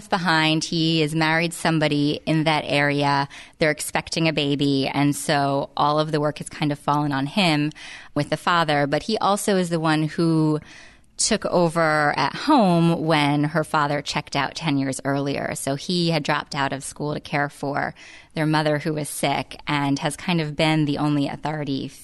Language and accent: English; New Jersey, United States; now in North Carolina, United States; I grew up in New Jersey and I moved to North Carolina over a decade ago, and it's a drive that I do often because I have a lot of family up in New Jersey still.